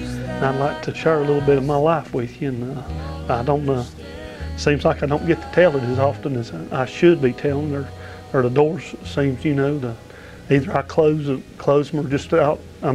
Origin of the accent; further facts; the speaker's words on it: Lenoir, North Carolina, United States; I was raised over in Caldwell County, over in Lenore, I guess I was around 11 years old when I met Brother Max over there, and just hung out over in Miller Hill most of the time growing up